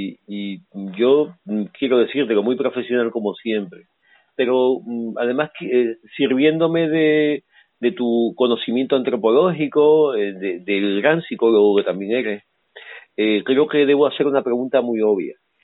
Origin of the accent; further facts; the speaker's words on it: Canary Islands, Spain; La maleta que siempre tenemos como canarios preparada